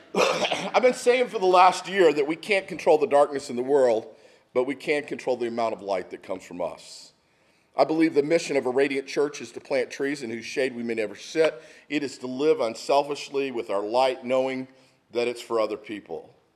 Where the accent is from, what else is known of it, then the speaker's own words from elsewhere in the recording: Texas, United States; It makes me homesick is what it does. Those are my people growing up in Texas.